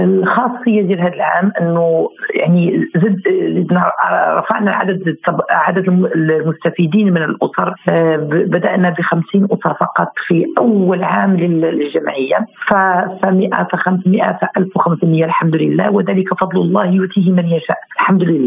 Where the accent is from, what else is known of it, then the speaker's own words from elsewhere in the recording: Morocco; أنا قلت لك شهر رمضان له خاصية طابعة عندنا في المغرب خصوصا وفي الدول العربية عامة